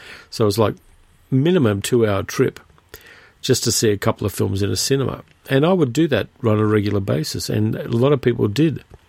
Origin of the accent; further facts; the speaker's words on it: Sydney, New South Wales, Australia; One of the reasons why I know my hometown so well, and when we went back there in October, I could drive around Sydney with no trouble at all, no need for directions, nothing like that, was the fact that a lot of my younger years were spent traipsing around all parts of Sydney.